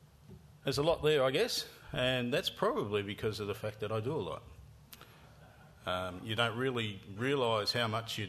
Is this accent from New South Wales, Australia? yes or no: yes; Yass, New South Wales, Australia; My clan group is the Yar people. We come from Yass. Yass area. We don't really just live in Yass, but that's where we're from. That's our country.